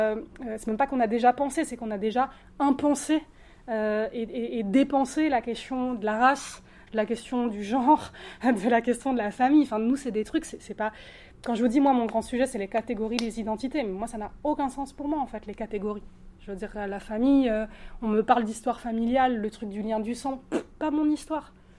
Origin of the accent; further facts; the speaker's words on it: Brittany, France; moi je suis bretonne en plus, et c'est vraiment une identité pareille que je revendique, parce que j'ai grandi là-dedans, j'ai la moitié de ma famille qui ont été à Diwan, qui parlent breton